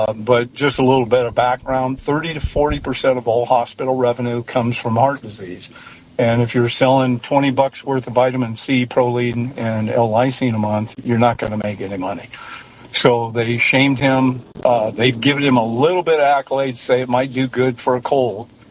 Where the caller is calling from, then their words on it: Nebraska, United States; Hey, Dave. It's in Nebraska. How you doing?